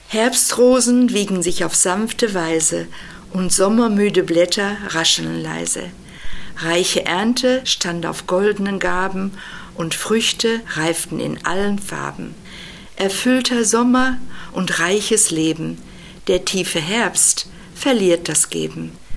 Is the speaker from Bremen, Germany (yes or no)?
no; North Rhine-Westphalia, Germany; die damalige Heimatzeitung in meiner Heimat im Sauerland geschickt